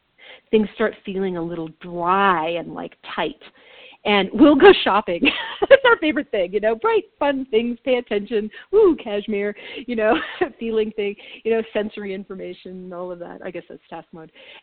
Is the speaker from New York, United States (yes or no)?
no; Minnesota, United States; And I come from Minnesota, and this is strong.